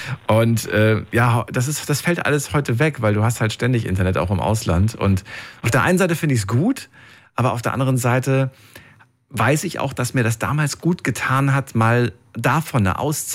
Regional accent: Germany; Und das hörst du selbst als Deutscher gar nicht.

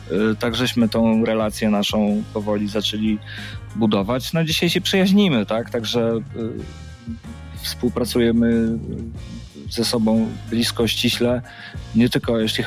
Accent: Płock, Masovian Voivodeship, Poland; bo ja pochodzę z Płocka

